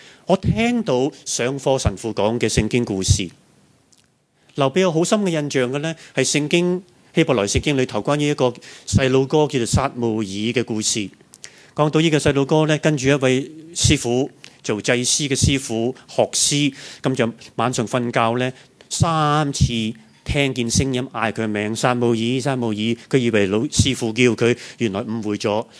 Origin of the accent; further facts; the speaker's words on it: Macau; 我係澳門仔嚟噶嘛